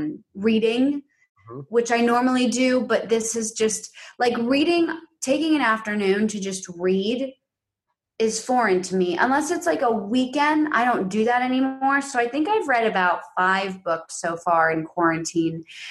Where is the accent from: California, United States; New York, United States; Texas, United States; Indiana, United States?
New York, United States; New York City; because I grew up in New York City